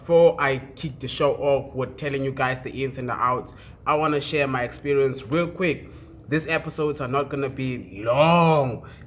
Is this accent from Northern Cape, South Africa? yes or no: yes; Douglas, Northern Cape, South Africa; I'm from the hood. I'm from the Northern Cape, Douglas. If you don't know where that is, that's in South Africa.